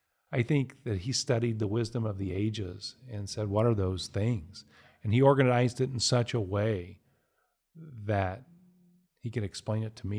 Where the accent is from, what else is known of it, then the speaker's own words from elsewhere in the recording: Bedford, East of England, United Kingdom; accent: Bedford; The saw. That was my Bedford accent coming out.